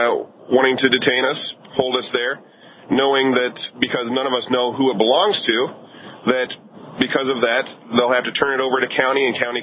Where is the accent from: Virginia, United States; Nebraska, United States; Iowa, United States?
Nebraska, United States; Omaha; I'm from Omaha, Nebraska. There's not a whole lot of people that think the same way that I do there. It's a pretty predominantly red state.